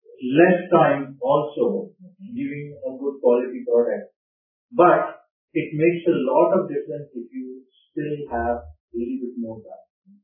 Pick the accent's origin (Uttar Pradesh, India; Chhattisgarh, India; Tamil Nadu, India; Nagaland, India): Chhattisgarh, India; Dalvi Agra; I'm from Chhattisgarh, a very small place called Dalvi Agra, which is an iron ore mountain, civilized town.